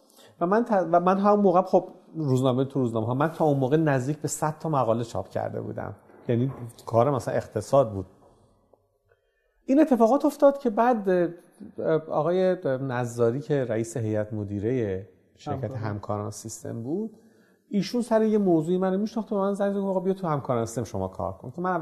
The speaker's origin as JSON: {"language": "Persian", "town": "Tehran", "region": "Tehran Province", "country": "Iran", "said": "از تهران اومدم، یه چنین محصولی تولید کردیم"}